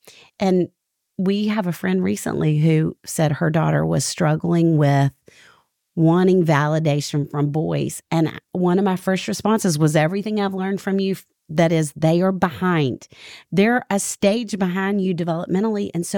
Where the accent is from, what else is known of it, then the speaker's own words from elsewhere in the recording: Arkansas, United States; A bunking party growing up in Arkansas was what we called a sleepover